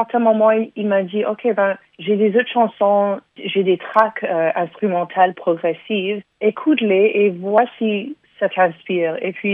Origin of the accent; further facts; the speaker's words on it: Montreal, Quebec, Canada; born there; Ben oui, moi je suis née à Montréal